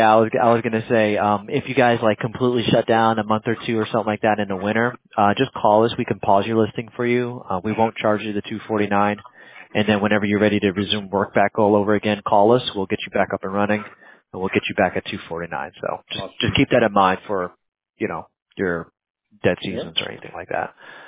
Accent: New Jersey, United States; now in Pennsylvania, United States; I was, born and raised in New Jersey, so we didn't really hunt too much, but now being in Pennsylvania, that's what they do here all the time.

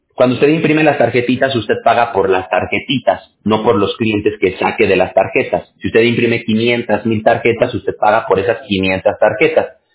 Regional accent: Mexico; Yo soy de México

